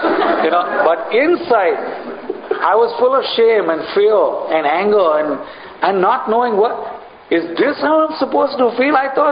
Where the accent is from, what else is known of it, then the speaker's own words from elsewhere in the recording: India; I grew up in India.